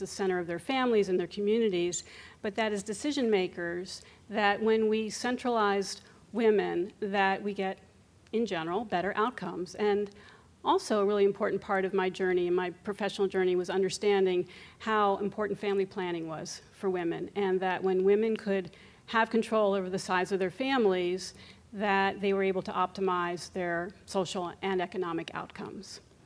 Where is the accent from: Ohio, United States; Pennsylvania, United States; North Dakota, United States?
Pennsylvania, United States; I grew up outside of Philadelphia, went to Penn Med.